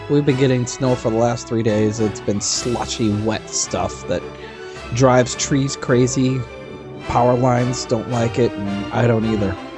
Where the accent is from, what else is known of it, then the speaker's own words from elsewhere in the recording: Nebraska, United States; from Nebraska.